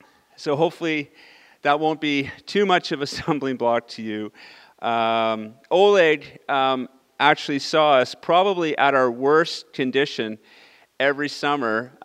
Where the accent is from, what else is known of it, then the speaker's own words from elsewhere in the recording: Kamloops, British Columbia, Canada; born there; also born or lived in Okanagan; I'm actually a BC boy. I was born in Kamloops and actually lived in the Okanagan a number of years.